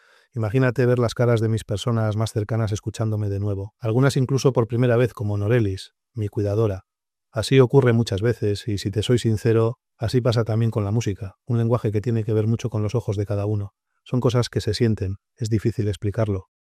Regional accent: Recalde, Basque Country, Spain; Todo está ligado a mi infancia en Recalde.

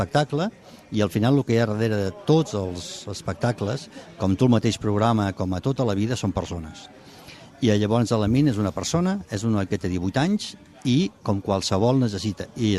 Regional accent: Cambrils, Catalonia, Spain; Que sóc de Cambrils? Que sóc de Cambrils? Què et penses?

